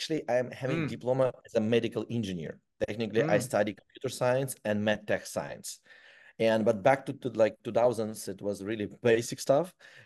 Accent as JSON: {"language": "English", "country": "Ukraine", "tie": "born or raised there", "second_language": "English", "said": "just long story short, I'm an engineer, born and raised in Ukraine, and my actually diploma was electronic nose that I built it."}